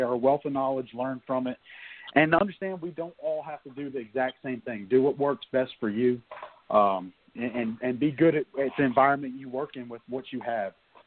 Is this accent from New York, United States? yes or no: no; New Jersey, United States; I'll be up in New Jersey, in my hometown where I first started out at in November